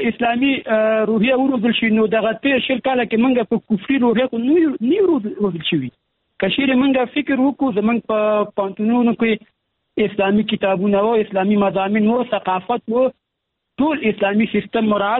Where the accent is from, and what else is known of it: Afghanistan